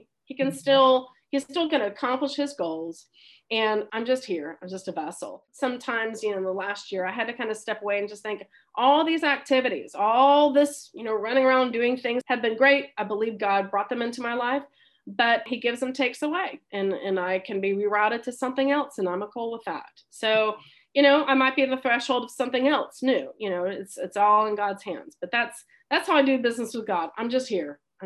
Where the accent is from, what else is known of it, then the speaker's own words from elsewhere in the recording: Florida, United States; if he wanted me to go back to Florida, go to my hometown and just concentrate on, my older mother for a season